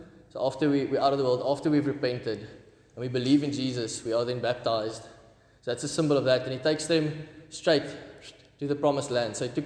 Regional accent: Stellenbosch, Western Cape, South Africa; born there; I was born in Stellenbosch and just wanted to get away after school

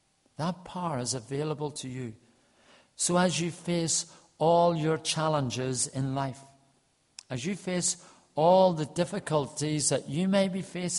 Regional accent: Saintfield, Northern Ireland, United Kingdom; I grew up in Saintfield, County Down. It was my home.

